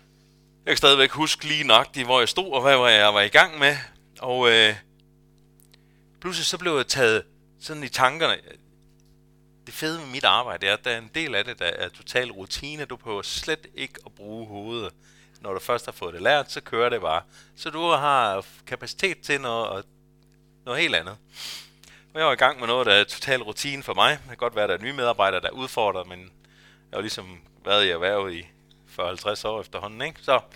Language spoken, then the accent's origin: Danish; Zealand, Denmark; for jeg er vokset op på Sjælland.